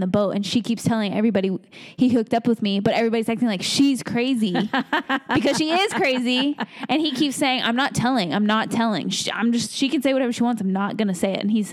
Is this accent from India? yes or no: yes; India; Oh, we can't sleep together because we're Indian. Oh, we can't do this because we're Indian.